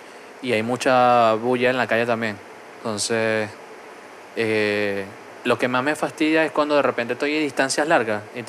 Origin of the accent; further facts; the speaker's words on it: Venezuela; Soy venezolano. Es que ustedes hablan igual.